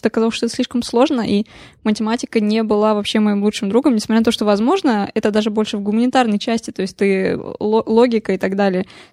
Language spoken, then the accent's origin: Russian; Saint Petersburg, Russia; Я из Санкт-Петербурга.